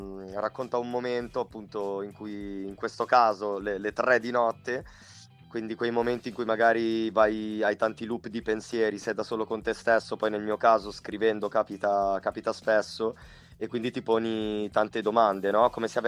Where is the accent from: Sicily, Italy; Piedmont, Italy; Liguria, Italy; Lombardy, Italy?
Lombardy, Italy; Milan; di genitori calabresi immigrati a Milano, cioè mio papà negli anni 70, però sì, sono nato e cresciuto qua a Milano, in periferia, Locate Triulzi.